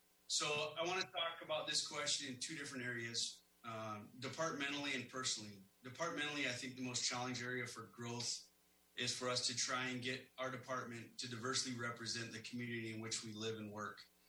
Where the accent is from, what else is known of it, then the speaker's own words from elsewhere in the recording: Fairbanks, Alaska, United States; I was born and raised here in Fairbanks. I grew up in this unique culture that is interior Alaska.